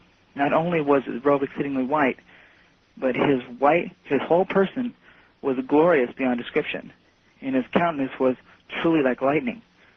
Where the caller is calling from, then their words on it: Miami, Florida, United States; I'm from Miami.